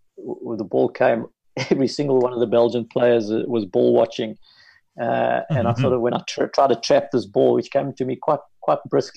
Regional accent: South Africa; as a South African hockey coach, where we had won a couple of tournaments along the way, and you win Africa Games

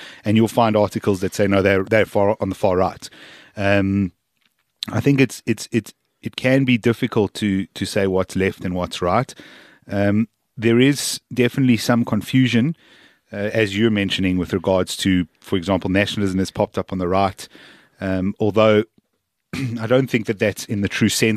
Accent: South Africa; As a South African, you don't have equal opportunity to become an astronaut

